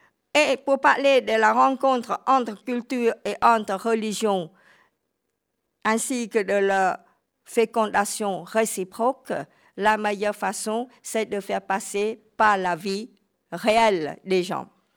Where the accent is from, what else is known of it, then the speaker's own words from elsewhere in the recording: France; car les autres sont là, chez nous, en France.